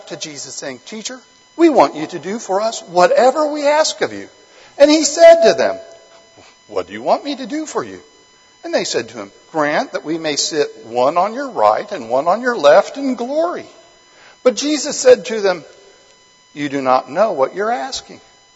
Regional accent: Fort Lauderdale, Florida, United States; You know, I grew up in Fort Lauderdale, and it seemed like everyone I knew

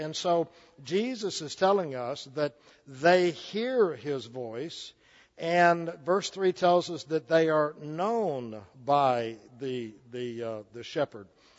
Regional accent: Plant City, Florida, United States; When I grew up in Plant City, we lived in a Jim Walter home. That's dating me, I know.

